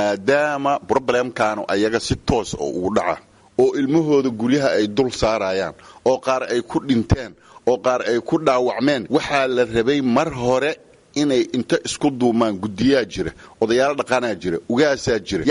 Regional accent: Beledweyne, Hiran, Somalia; Aniga magaalada Beledweyne aan ku dhashay oo kusoo koray

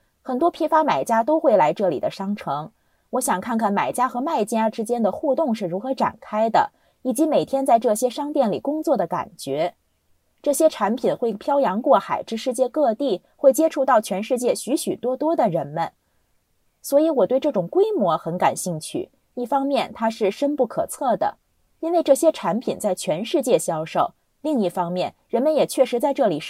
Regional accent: United States; Chinese is a second language; 我是半个中国人，我妈妈是中国人，但我是在美国长大的，所以我一直很想从传统的角度来理解，因为我的家庭来自那里。

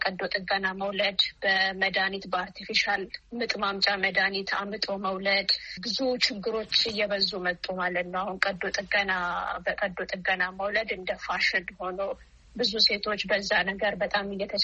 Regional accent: Ambo, Oromia, Ethiopia; also born or lived in Ginde Beret; የተወለድኩት በምዕራብ ሸዋ ዞን ግንደበረት ወረዳ ውስጥ ነው። ያደግኩት ደግሞ አምቦ ከተማ ነው።

